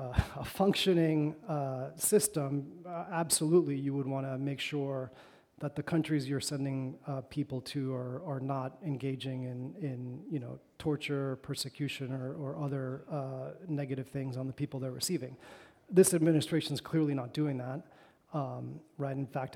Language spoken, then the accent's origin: English; Argentina; Now, I'm from Argentina originally, right?